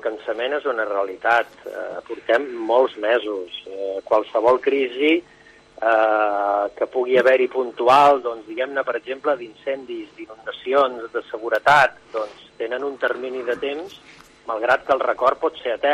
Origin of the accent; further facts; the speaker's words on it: Catalonia, Spain; jo que sóc de l'Alt Empordà